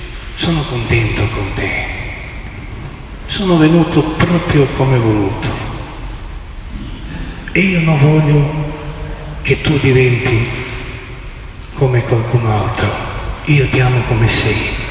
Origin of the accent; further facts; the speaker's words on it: Međugorje, Federation of Bosnia and Herzegovina, Bosnia & Herzegovina; Italian is a second language; Non vi dico questo perché sono di Međugorje